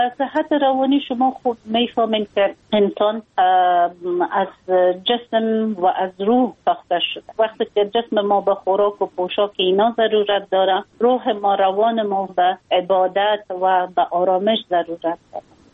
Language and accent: Persian; Afghanistan; ما یک خانم مسلمان هستم، از افغانستان هستم